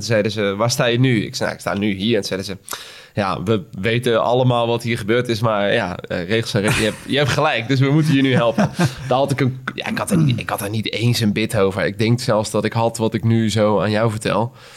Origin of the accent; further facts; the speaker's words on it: Schipluiden, South Holland, Netherlands; Ik kom uit een vrij klein dorp. Ik kom uit Schipluiden.